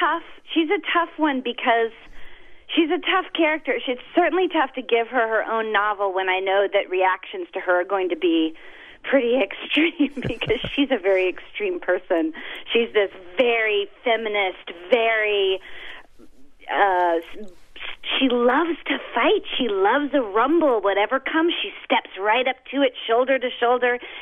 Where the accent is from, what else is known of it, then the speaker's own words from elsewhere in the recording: the South, United States; You know, I grew up in the South. I spent my whole life here.